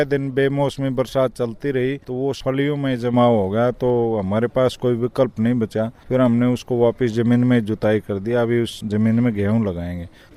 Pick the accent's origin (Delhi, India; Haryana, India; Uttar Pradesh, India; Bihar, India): Haryana, India; Selanga; गांव सेलंगा, जिला झज्जर, हरियाणा का रहने वाला हूं।